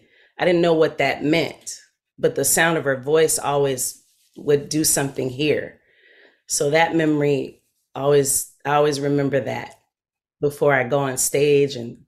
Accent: Oakland, California, United States; was 12 years old to the Bay Area. So I was raised in Oakland, East Oakland. But when I get mad, my accent comes out really nicely.

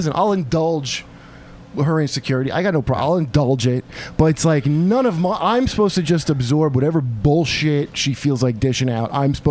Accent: Yemen; I was raised in Yemen, so no, it's not.

